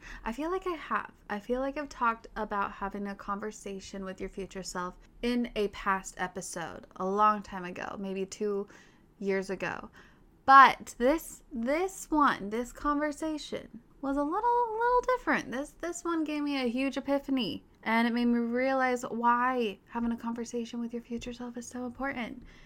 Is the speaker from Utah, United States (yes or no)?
yes; Park City, Utah, United States; Like, you know, I grew up in Park City, Utah. I'm not gonna lie, like Utah, not the most diverse place in the world. It's also a bit sheltered.